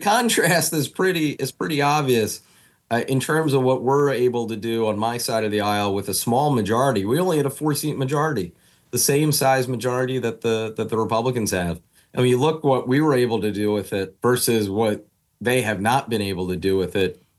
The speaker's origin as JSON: {"language": "English", "town": "Philadelphia", "region": "Pennsylvania", "country": "United States", "tie": "born or raised there", "said": "my goodness, I never thought as a kid born and raised in Philadelphia that I would see the Vine Street Expressway filled with 15 feet of water"}